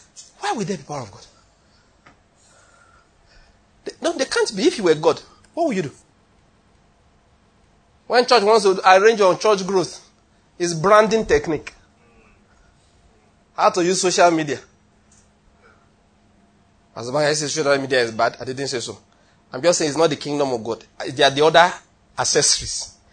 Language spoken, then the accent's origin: English; Ondo, Nigeria; born there; now in Lagos, Nigeria; Because I was born in Ondo State.